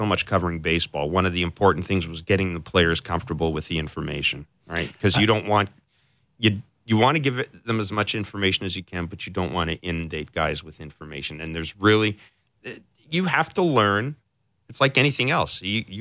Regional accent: Manitoba, Canada; I mean, I grew up in Manitoba and there's a ton of high school basketball out there.

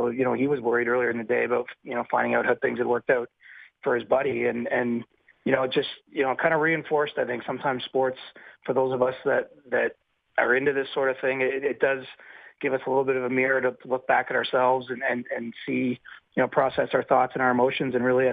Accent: Canada; as a Canadian, I don't often sing the Star Spangled Banner out loud at any point.

